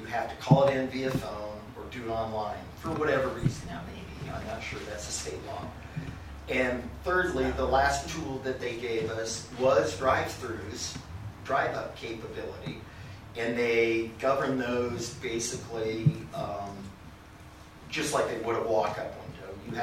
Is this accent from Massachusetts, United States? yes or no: no; Myrtle Creek, Oregon, United States; my brother and I, the owner of Barn, we're from Douglas County, we're born and raised in Myrtle Creek.